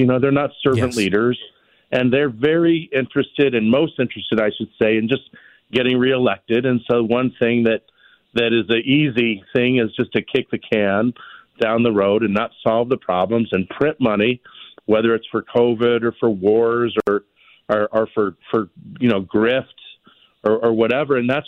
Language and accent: English; Texas, United States; I'm from Texas, and so I grew up in the oil and gas business, and I run a business that my whole family works